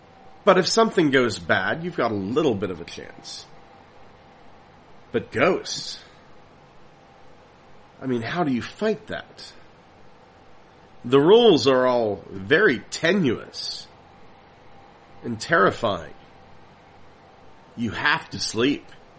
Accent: Pennsylvania, United States; I'm from Pennsylvania. The entire state is just riddled with haunted houses.

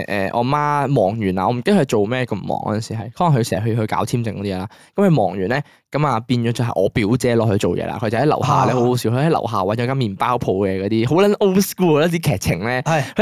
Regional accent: Guangzhou, Guangdong, China; born there; now in Shenzhen, China; 係因為我廣州出世啦，咁啊跟住我媽嗰時都喺廣州，就去咗深圳都住啦。

